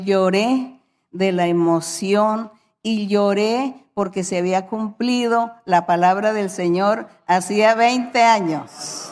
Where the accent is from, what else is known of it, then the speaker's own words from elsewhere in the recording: Sáchica, Boyacá, Colombia; allá en mi pueblo, donde yo estuve por algún tiempo de crianza, porque no es mi pueblo de nacimiento, sino de crianza, pero yo lo adoro, Sáchica, y allí entonces estaba, mis padres vivían allí en ese pueblo.